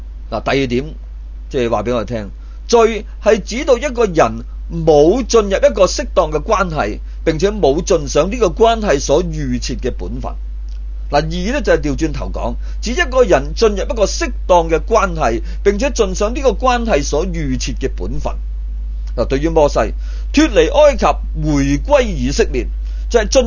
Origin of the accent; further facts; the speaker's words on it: China; 我系中国人，祖籍系即系广东嘅珠海，以前叫中山。佢系出生喺澳门一个葡萄牙嘅殖民地，少年时候就移居香港一个英国嘅殖民地。